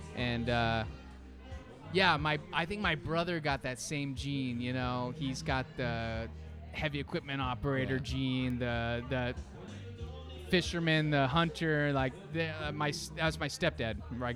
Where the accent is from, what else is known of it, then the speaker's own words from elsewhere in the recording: Alaska, United States; Born and raised in Alaska